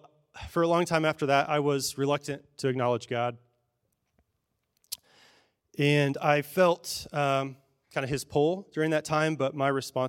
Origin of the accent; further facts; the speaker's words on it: Colorado, United States; I grew up in Colorado, and so going into high school, I had signed up for my classes, as 8th graders do.